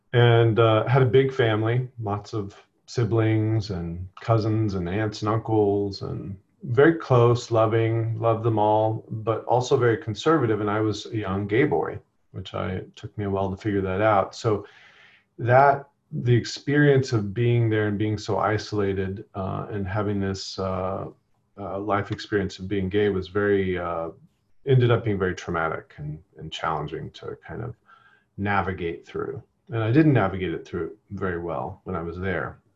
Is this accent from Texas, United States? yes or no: yes; Bushland, Texas, United States; I came from Texas. I lived up in northern Texas in a very, very small sort of town called Bushland, Texas, outside of Amarillo. Grew up on a farm.